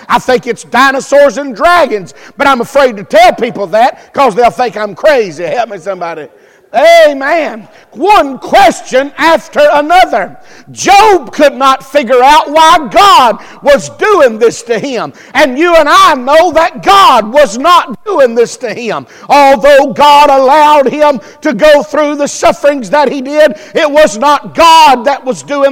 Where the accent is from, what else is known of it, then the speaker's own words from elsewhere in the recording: Alabama, United States; Now, I don't know how y'all feel about that in South Carolina, but I'm from Alabama.